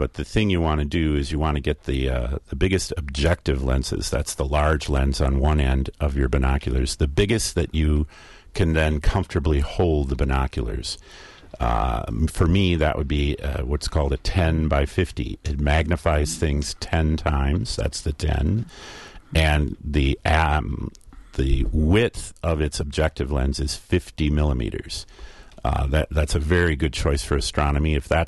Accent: St. Paul, Minnesota, United States; I grew up in St. Paul, and we had street lights, but they lit up the street.

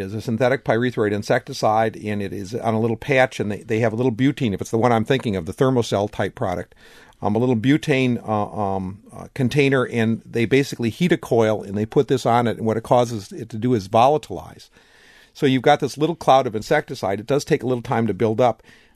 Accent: Wisconsin, United States; you know, my perspective growing up in Wisconsin, the last few years, the mosquitoes have been on the light side

